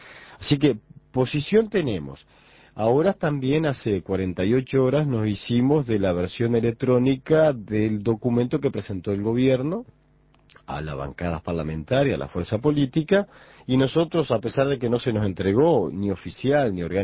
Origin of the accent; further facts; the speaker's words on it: Uruguay; somos siendo tan uruguayos como ellos